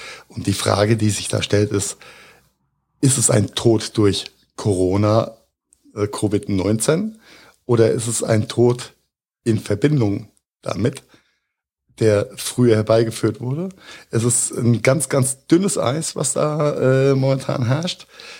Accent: Rhineland-Palatinate, Germany; mein Heimatland Rheinland-Pfalz

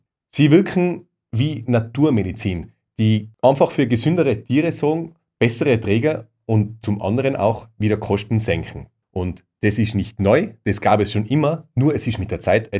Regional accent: Austria

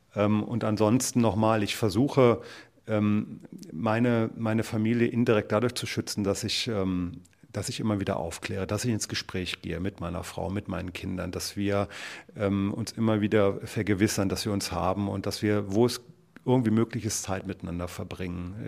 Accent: Bornhagen, Thuringia, Germany; weil ich auf dem Weg von Bornhagen, meinem Heimatort, nach Erfurt war

